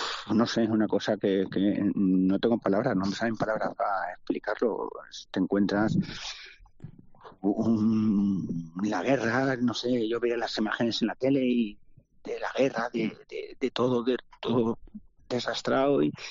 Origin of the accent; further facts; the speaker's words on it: Burjasot, Valencian Community, Spain; Estaba en otra parte, en este caso estaba yo en Burjasot, en mi pueblo natal